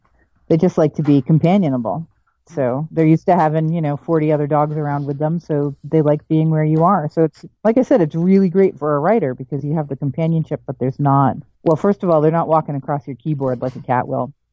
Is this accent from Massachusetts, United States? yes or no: yes; Foxborough, Massachusetts, United States; Yeah, I grew up in Foxborough.